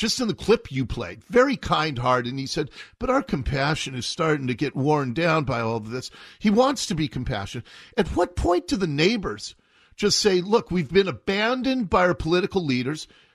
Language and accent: English; Seattle, Washington, United States; I grew up in Ballard, Jonathan, and it was a sweet, bucolic place when I was a kid.